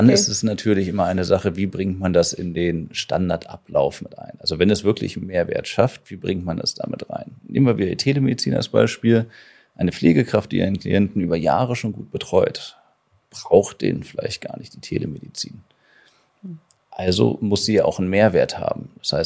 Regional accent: Hanover, Lower Saxony, Germany; Also ich glaube, wir als Hannoveraner müssen hier gar nicht weit gehen.

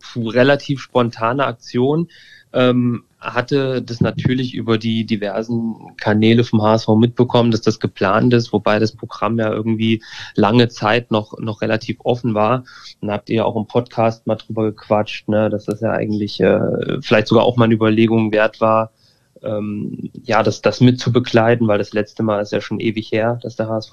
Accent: Hesse, Germany; ich komme aus der Nähe von Fulda, also irgendwie Mitteldeutschland

